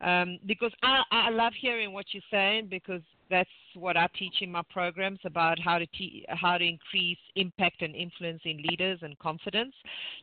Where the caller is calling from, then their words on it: Temecula, California, United States; Nick, I'm phoning from Temecula, Southern California.